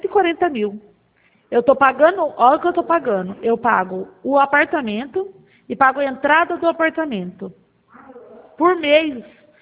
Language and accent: Portuguese; Araçatuba, São Paulo, Brazil; Bauru é perto da minha cidade, né? Eu sou de Araçatuba